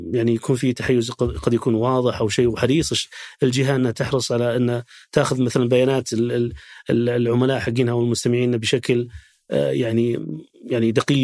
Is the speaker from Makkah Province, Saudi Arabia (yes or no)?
no; Riyadh, Riyadh Province, Saudi Arabia; حتى لو أنا سعودي من الرياض